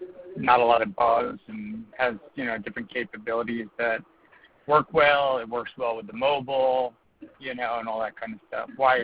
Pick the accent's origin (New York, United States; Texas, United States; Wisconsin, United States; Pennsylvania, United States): New York, United States; New York City; I'm from New York, yeah.